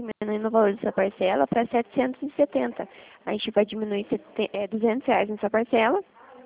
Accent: Limeira, São Paulo, Brazil; Eu sou daqui de Limeira.

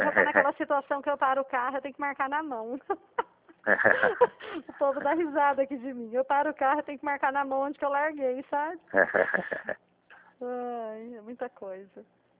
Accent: Dracena, São Paulo, Brazil; Eu sou de Dracena, interior do estado de São Paulo.

